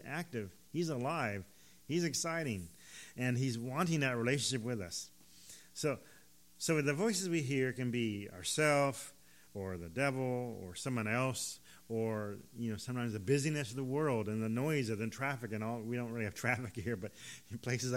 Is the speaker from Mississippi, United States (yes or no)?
no; California, United States; Anybody been in an earthquake? I'm from California.